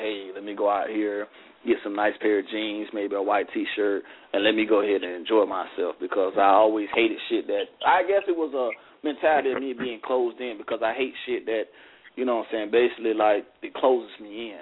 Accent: the South, United States; but you understand I grew up in the South.

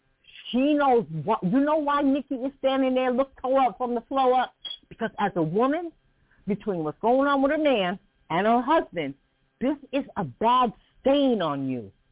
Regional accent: New York City, New York, United States; like I said, I'm from New York City. I'm older than they are.

